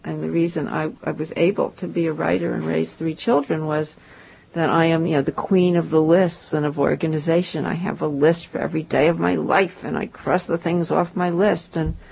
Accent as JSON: {"language": "English", "town": "Maplewood", "region": "New Jersey", "country": "United States", "tie": "born or raised there", "said": "I lived on a quiet suburban street in Maplewood, New Jersey."}